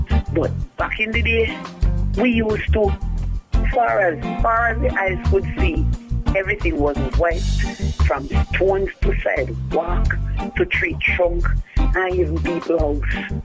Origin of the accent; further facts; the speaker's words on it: Quickstep, Saint Elizabeth, Jamaica; from Quickstep St. Elizabeth.